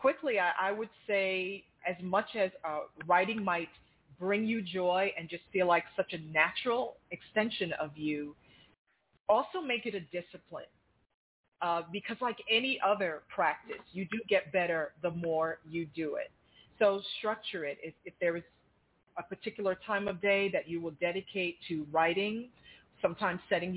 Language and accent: English; Roosevelt, New York, United States; I grew up in Memorial Presbyterian in Roosevelt, New York, working with children and in the ministries